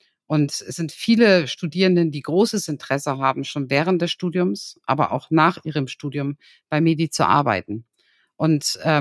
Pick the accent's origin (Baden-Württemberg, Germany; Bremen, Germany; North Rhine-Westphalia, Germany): Bremen, Germany; Bremerhaven; Also ich komme selber aus Bremerhaven